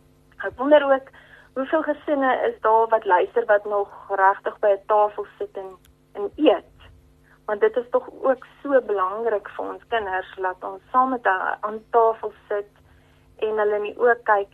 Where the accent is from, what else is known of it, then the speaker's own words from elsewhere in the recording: Stofberg, Mpumalanga, South Africa; My pa en ma het hulle hele lewe deur geboer op Stofberg. En ek het groot geword op Stofberg. En ek en my man het albei skool gegaan op Laerskool Laersdrift. En na skool het ek Middelburg Hoërskool toe gegaan